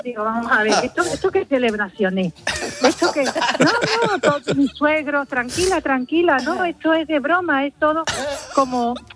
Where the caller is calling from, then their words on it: Seville, Andalusia, Spain; also born or lived in Portugal; De Sevilla, soy de Sevilla.